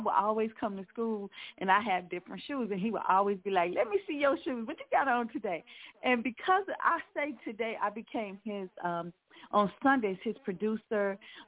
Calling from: Chicago, Illinois, United States; my favorite memory. I'm from Chicago.

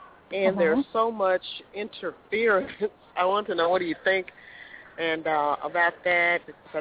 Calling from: Memphis, Tennessee, United States; I'm calling from Memphis.

